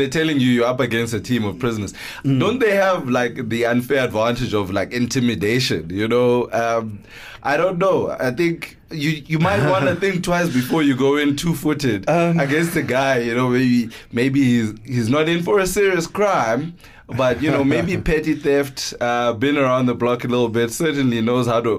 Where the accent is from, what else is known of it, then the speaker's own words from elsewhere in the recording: Eastern Cape, South Africa; I'm from the Eastern Cape